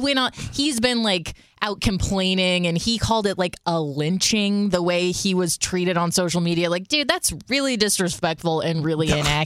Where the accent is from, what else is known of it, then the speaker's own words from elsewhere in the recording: United States; I'm an American